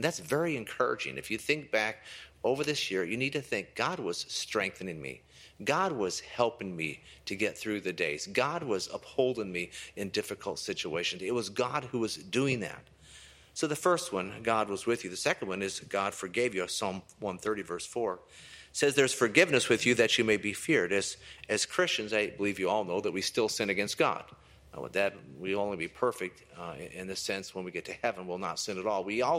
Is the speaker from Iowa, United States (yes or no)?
yes; Fonda, Iowa, United States; I was checking my hometown, Fonda, Iowa, this morning.